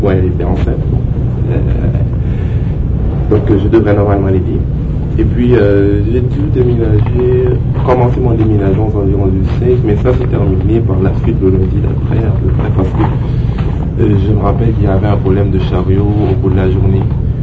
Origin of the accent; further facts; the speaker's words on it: Haiti; Je ne connais pas vraiment les règlements de ce pays parce que je viens d'Haïti.